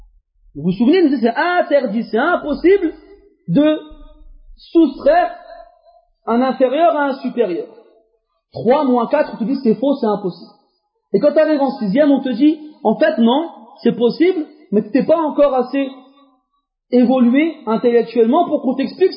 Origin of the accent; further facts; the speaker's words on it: France; Vous savez, nous tous ici, quelle que soit la couleur de notre peau ou bien notre origine, on est des Français.